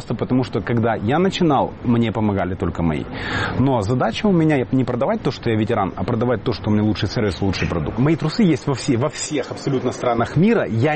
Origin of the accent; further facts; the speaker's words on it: Crimea, Ukraine; несмотря на то, что я русский по национальности, моя национальная идентификация, я украинец. Так. Я родился и вырос в этой стране. Это моя земля, я вырос в Крыму, моя мама из Белгородской области, папа у меня в Крыму родился.